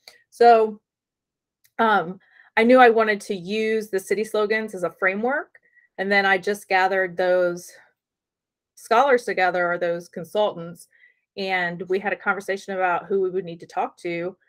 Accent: Portsmouth, Ohio, United States; I think because I'm from Portsmouth, I'm a little bit worn out on that story.

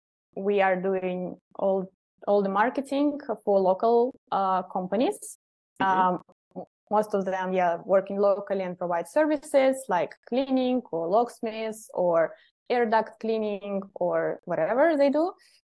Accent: Russia; I'm from Russia.

